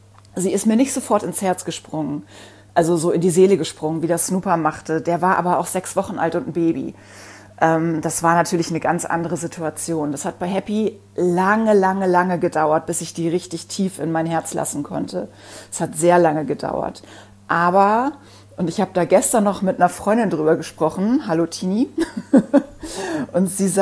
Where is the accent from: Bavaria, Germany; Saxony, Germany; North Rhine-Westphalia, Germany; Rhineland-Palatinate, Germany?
North Rhine-Westphalia, Germany; Bonn; Happy habe ich aus dem Tierheim in Bonn geholt. Das ist ja die Ecke, wo ich aufgewachsen bin, in der ich lange gelebt habe.